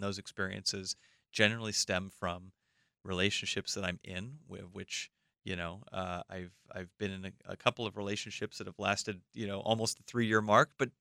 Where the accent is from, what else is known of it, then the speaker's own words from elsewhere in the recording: Los Angeles, California, United States; You know, I grew up in Los Angeles. I found myself in show business as a teenager